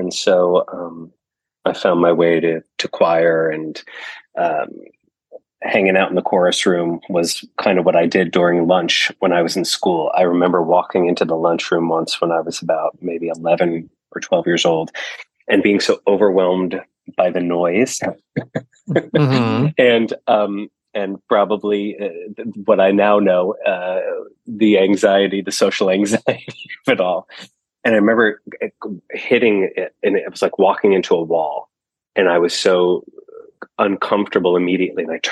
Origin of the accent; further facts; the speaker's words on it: New Jersey, United States; I grew up in Bergen County, New Jersey. So just about a half an hour outside of New York City.